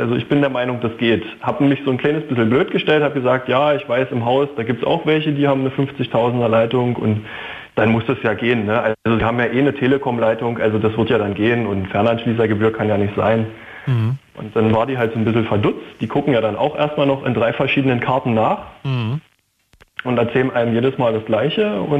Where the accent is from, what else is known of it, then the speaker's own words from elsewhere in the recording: Cottbus, Brandenburg, Germany; Ja, ich komme aber aus Brandenburg, so ist nicht. Ich komme aus Cottbus.